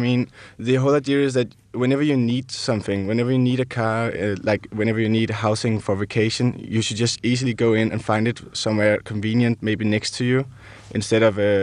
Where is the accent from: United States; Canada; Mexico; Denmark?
Denmark; Copenhagen, Capital Region of Denmark; now in Newcastle, United Kingdom; we're from Copenhagen, Denmark, so it's, of course, new for us to be here in the Northeast England